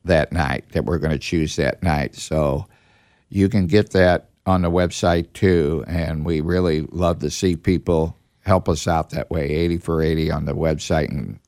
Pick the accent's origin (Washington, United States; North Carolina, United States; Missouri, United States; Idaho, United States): Missouri, United States; St. Louis; I am from St. Louis.